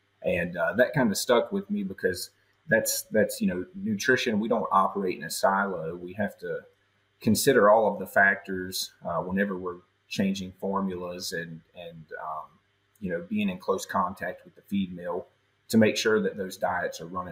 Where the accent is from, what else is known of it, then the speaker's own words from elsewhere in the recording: North Carolina, United States; I grew up in Central North Carolina, and my dad bought me an incubator one year for Christmas.